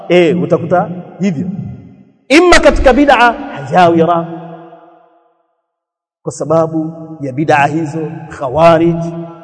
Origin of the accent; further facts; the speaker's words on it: Tanzania; Maana kule kwetu Tanzania kuna watu walikuwa nasema